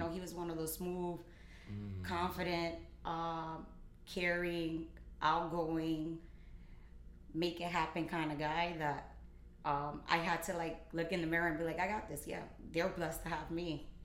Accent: New York, United States; I was born and raised in New York, so I'm considered a New York weekend, but yeah, my parents are from Puerto Rico.

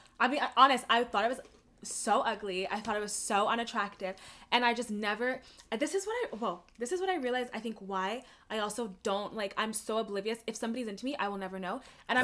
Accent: London, United Kingdom; So I grew up in London, obviously.

